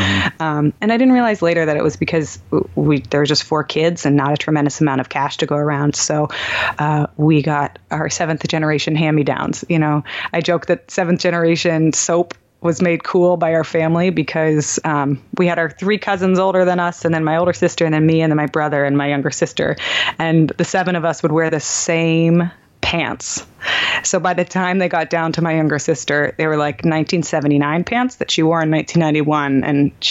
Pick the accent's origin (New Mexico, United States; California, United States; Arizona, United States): California, United States; Palo Alto; also born or lived in Heidelberg, Germany; Grew up in Palo Alto, California, but I was actually born in Heidelberg, Germany. So my parents were living abroad and they had 2 babies while they were living in Germany.